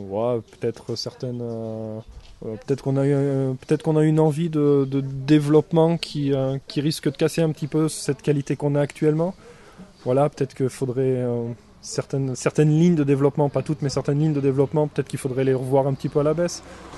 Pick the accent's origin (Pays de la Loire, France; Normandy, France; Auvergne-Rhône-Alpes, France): Auvergne-Rhône-Alpes, France; Moi, je suis auvergnat, donc je connaissais un petit peu déjà le monde rural, parce que je suis vraiment dans la chaîne des puits, au milieu des volcans.